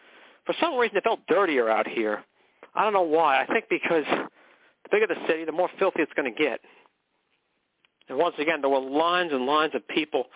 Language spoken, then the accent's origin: English; McKinleyville, California, United States; I told them how I was from McKinleyville.